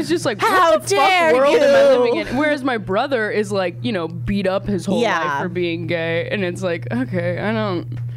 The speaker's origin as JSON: {"language": "English", "town": "Paris", "region": "California", "country": "United States", "said": "I hate saying it. I'm like, I'm from Paris, and everyone gives me way too much credit."}